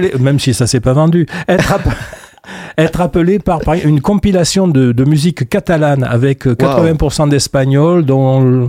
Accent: Occitanie, France; En tant qu'Occitan, on voit pas un groupe chanter en Occitan dans une boîte de nuit.

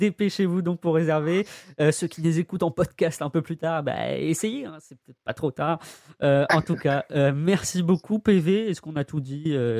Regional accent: Normandy, France; j'ai 18 ans, j'ai grandi 18 ans en Normandie, je suis arrivé il n'y a pas longtemps

